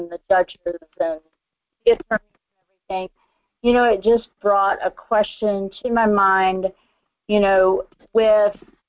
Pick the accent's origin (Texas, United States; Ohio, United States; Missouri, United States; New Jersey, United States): Texas, United States; I'm from Texas.